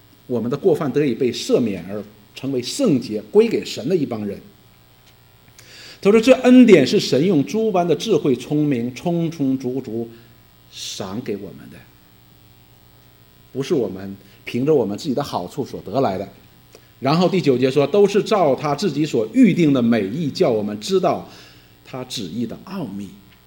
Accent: China; 我们中国人都有这个盼望，我们中国人常常讲家和万事兴

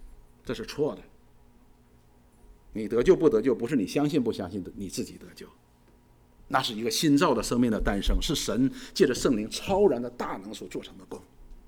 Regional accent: China; 我们中国人有一句话叫真知而行

